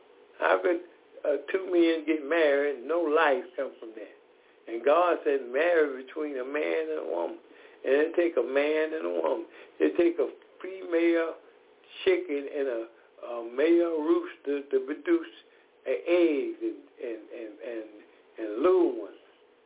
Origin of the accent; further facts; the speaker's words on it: Decatur, Georgia, United States; I am from Decatur, Georgia.